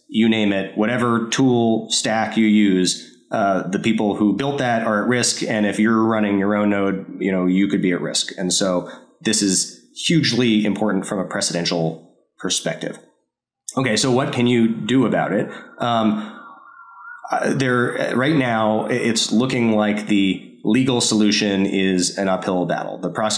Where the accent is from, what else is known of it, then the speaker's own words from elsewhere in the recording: Maryland, United States; I grew up in Maryland.